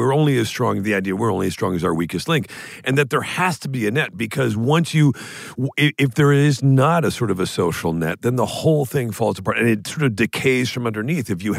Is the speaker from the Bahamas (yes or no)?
no; Canada; As a Canadian, let me say, good luck to you trying to explain it to them, Brian.